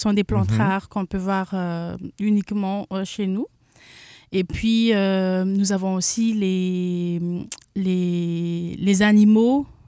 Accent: Madagascar; tout d'abord, Madagascar, c'est une île.

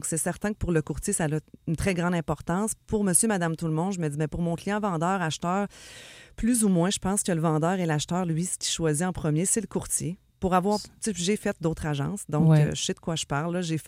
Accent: Quebec, Canada; moi, je viens de l'Abitibi, puis c'était beaucoup ça. Le monde est plus petit, le monde se réfère entre eux.

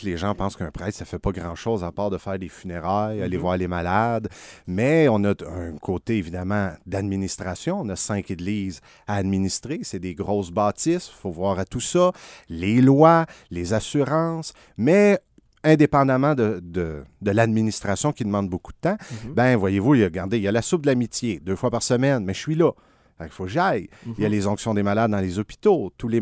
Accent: Blainville, Quebec, Canada; Je suis natif de Blainville.

